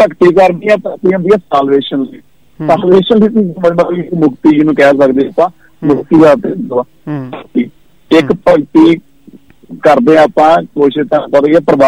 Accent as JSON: {"language": "Punjabi", "town": "Mughal Chak", "region": "Punjab", "country": "India", "tie": "born or raised there", "said": "ਮੇਰਾ ਜਿਵੇਂ ਮੇਰਾ ਪਿੰਡ ਇੱਥੇ ਜਾਏਗਾ ਮੁਗਲ ਚੱਕ ਬਣੂਆ, ਤਰਨ ਤਾਰਨ ਮੁਗਲ ਚੱਕ ਬਣੂਆ"}